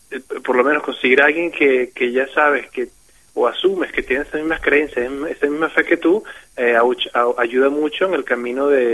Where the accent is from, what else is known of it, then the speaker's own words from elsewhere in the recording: Venezuela; Soy venezolano.